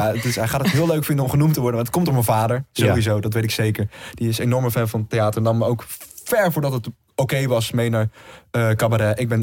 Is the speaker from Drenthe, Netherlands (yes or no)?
no; Hilversum, North Holland, Netherlands; Dus ik heb een klein theatertje in Hilversum, waar ik vandaan kom, gevraagd